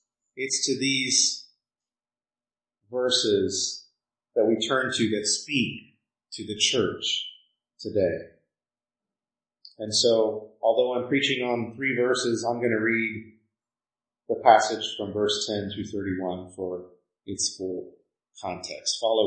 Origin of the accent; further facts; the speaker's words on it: Texas, United States; I grew up in Texas. I was never particularly scared of snowfall.